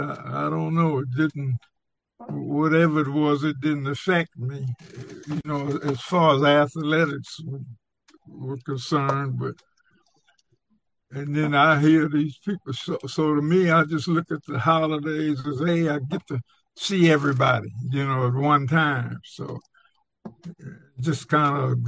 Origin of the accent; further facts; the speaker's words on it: Long Beach, California, United States; So we had Dr. Williams as a black doctor in Long Beach, you know, because we were born and raised in Long Beach.